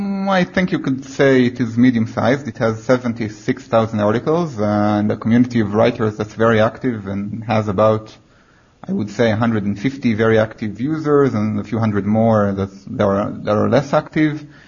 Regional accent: Israel; now in Jerusalem, Israel; I'm 29. Sorry. I grew up in Israel, lived here all my life.

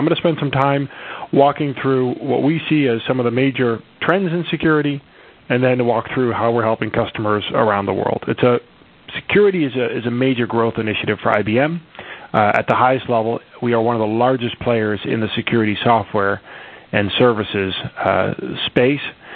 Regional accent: Boston, Massachusetts, United States; I'm actually dialing into this from my hometown of Boston, Massachusetts

